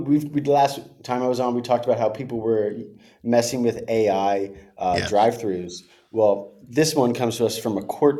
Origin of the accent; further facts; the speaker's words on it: San Francisco, California, United States; moved away as an adult; now in New York, United States; I was 27. It was 2017.